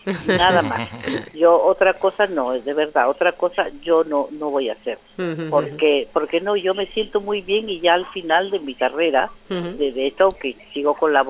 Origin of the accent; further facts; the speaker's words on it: Peru; now in Spain; siendo tanto embajadora de mi país, de Perú, yo llevo ya muchos años aquí en España, más que en mi tierra